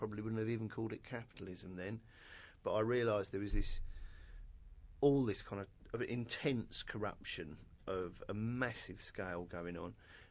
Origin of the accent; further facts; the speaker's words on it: London, United Kingdom; I'm from London originally. I'm from West London